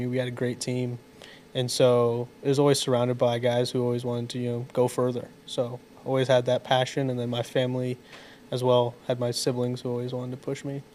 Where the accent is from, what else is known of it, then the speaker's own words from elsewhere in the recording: Columbus, Ohio, United States; I'm a fifth-year senior, and I'm from Columbus, Ohio.